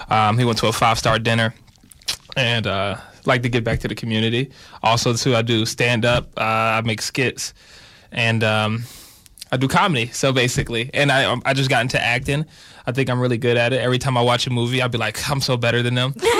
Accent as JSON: {"language": "English", "town": "Raeford", "region": "North Carolina", "country": "United States", "tie": "born or raised there", "said": "I'm from Rayford, North Carolina. It's right beside Fayetteville. I was born on base, Fort Bragg."}